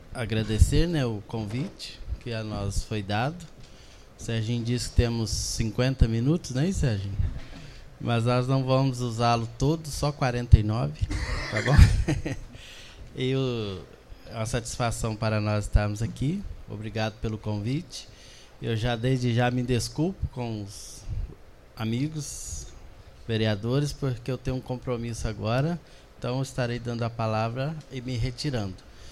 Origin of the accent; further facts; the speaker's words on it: Alto Caparaó, Minas Gerais, Brazil; mas 3 anos a gente veio de Alto Caparaó, que nós somos de Alto Caparaó, e tem dois anos e meio que nós moramos aqui.